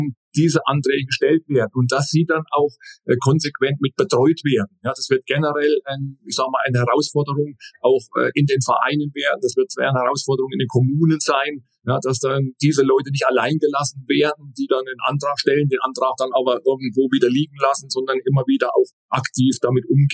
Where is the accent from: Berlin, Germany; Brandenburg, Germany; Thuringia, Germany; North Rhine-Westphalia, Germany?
Thuringia, Germany; Oberhof; Oberhof ist meine Heimat. So wie Suhl, so wie Thüringen, so wie die Region, wo ich geboren bin, wo ich groß geworden bin.